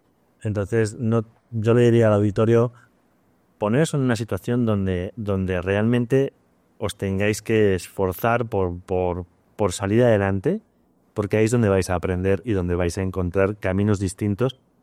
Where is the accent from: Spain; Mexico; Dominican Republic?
Spain; moved away as an adult; tú vienes de Perú, yo vengo de España. Salir de nuestros países, salir de nuestras familias